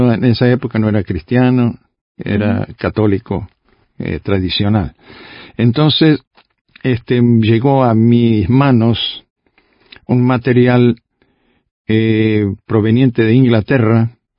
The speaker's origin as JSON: {"language": "Spanish", "region": "Salto", "country": "Uruguay", "tie": "born there", "said": "doble nacionalidad, porque también tengo la nacionalidad uruguaya por parte de madre. Nací en un consulado brasileño en la ciudad de Salto"}